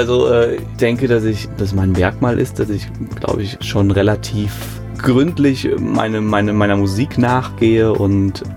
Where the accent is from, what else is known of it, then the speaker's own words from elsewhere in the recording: Hamburg, Germany; also born or lived in Mayen; Mayen in der Eifel, aufgewachsen in Hamburg.